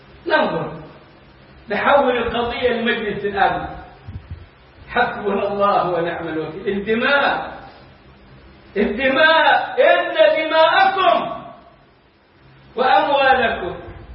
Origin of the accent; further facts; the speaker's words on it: Egypt; بلدنا مصر